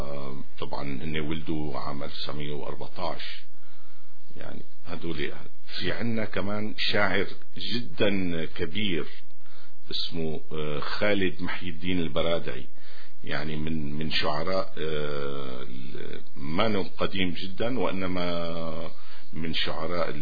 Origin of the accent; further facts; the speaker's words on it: Yabroud, Rif Dimashq, Syria; accent: Yabroud dialect; أنا عمليا بعرف تمتين بس ما بعرف بحكيهم، بحكي لهجة واحدة، لهجة أهل الحارة الصالحية